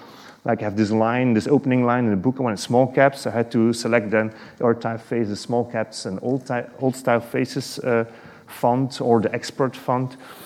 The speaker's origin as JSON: {"language": "English", "country": "Belgium", "said": "I come from Belgium, so this AZERTY is French"}